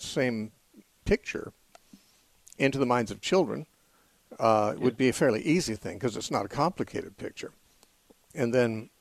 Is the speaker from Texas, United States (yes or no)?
no; Covina, California, United States; when I was growing up in Covina, they didn't have a Covina accent like yours.